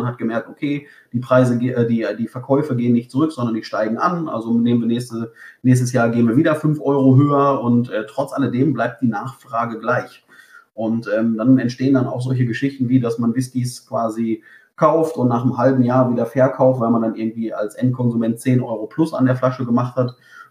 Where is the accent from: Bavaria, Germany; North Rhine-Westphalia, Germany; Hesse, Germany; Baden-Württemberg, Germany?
North Rhine-Westphalia, Germany; Ich komme ja aus dem Ruhrgebiet